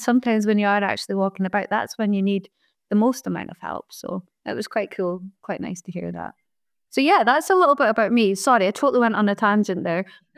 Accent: Scotland, United Kingdom; I'm from Scotland.

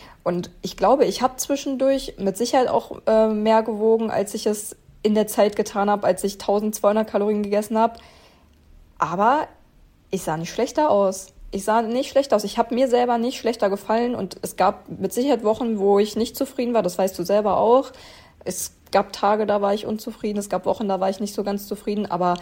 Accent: Berlin, Germany; ich bin 23 Jahre alt. Ich komme aus Berlin

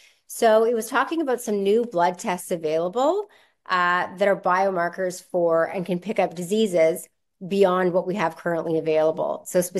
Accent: Canada; I mean, I'm a Canadian. I'm not an American.

